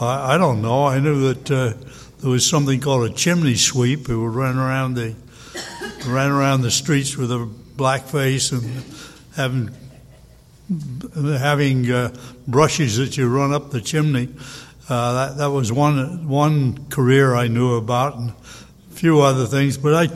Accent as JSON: {"language": "English", "region": "England", "country": "United Kingdom", "tie": "born there", "said": "I was born in England, and I had an aunt who had married an American Army officer"}